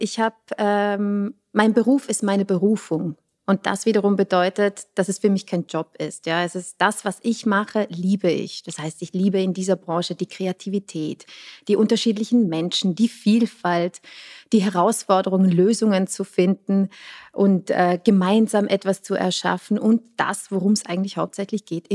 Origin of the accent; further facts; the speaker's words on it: St. Gallen, Switzerland; Und ich habe mit 4 angefangen, Ballett zu tanzen in der Schweiz, in St. Gallen